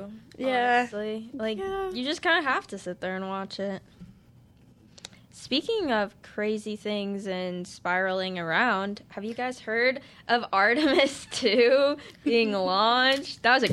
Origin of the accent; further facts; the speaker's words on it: Ames, Iowa, United States; I grew up in Ames, and I feel like we always, always, always get tornado warnings